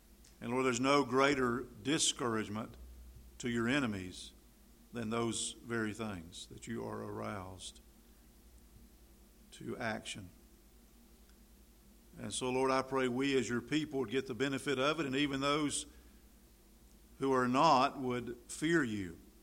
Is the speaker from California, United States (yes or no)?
no; Tryon, North Carolina, United States; Growing up in North Carolina, as you know I did